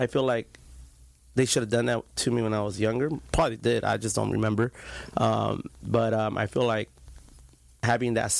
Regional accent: Santa Ana, California, United States; Grew up, born and raised in Santa Ana. Went to school throughout my years, Santa Ana School District, Roosevelt, Villa, and then graduated from Century as a Centurion.

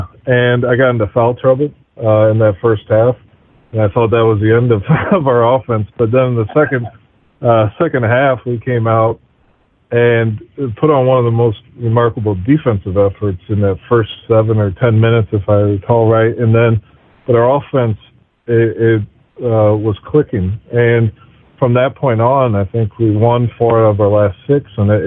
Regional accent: Illinois, United States; now in Northern Virginia, United States; I am 39. I'm from Illinois

